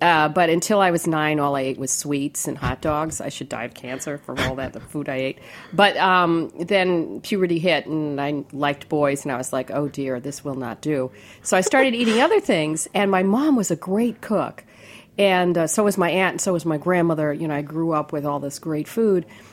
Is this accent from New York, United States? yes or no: yes; New York City, New York, United States; I was born in New York Hospital.